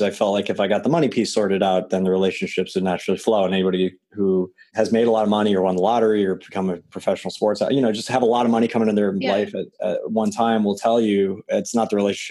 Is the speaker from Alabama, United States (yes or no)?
no; New York, United States; I'm from New York.